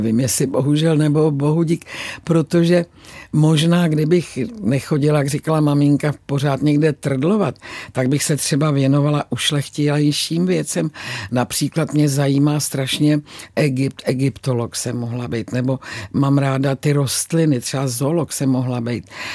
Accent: Prague, Czechia; Na borůvka moc ne, protože my jsme byli Pražáci, jo? My jsme byli žižkovská rodina

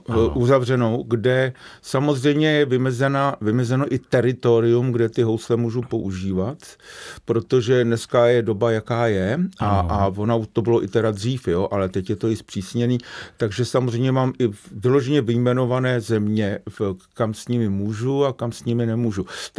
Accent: Hradec Králové, Hradec Králové Region, Czechia; v Hradci Králové, odkud pocházím

